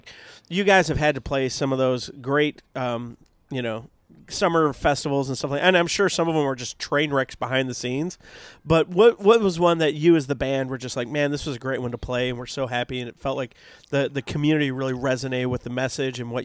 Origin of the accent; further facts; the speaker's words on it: Rockford, Illinois, United States; so when I was growing up in Rockford, Illinois, most corrupt town in a most corrupt state